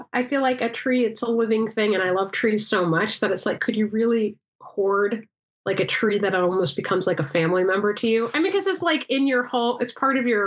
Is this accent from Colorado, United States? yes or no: no; Montana, United States; now in New York, United States; Well, I grew up in Montana too